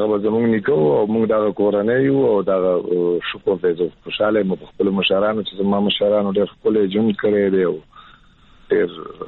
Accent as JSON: {"language": "Pashto", "town": "Peshawar", "region": "Khyber Pakhtunkhwa", "country": "Pakistan", "tie": "born or raised there", "said": "پلارم د پیښور پیداوار پیښور کې دغه سیمونږ هم پیښور کې پیدا شوي وو دلته لوی شوي وو"}